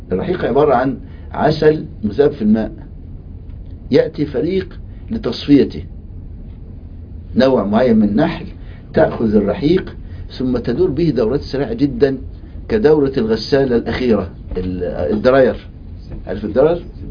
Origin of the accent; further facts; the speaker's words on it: Egypt; عندنا في مصر